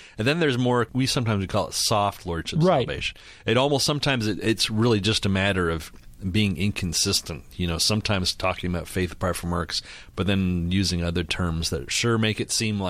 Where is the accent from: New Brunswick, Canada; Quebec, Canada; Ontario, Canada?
Quebec, Canada; Montreal; Rich is from my hometown of Montreal.